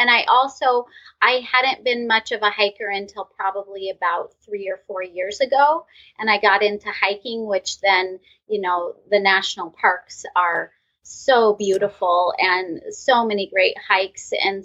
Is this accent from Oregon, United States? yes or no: yes; Tillamook, Oregon, United States; I grew up in Tillamook, Oregon, which if you're on the West Coast, people know the cheese, because there's Tillamook cheese.